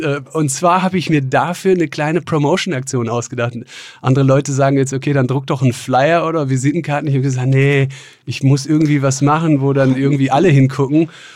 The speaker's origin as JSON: {"language": "German", "town": "Munich", "region": "Bavaria", "country": "Germany", "said": "Ich komme aus München"}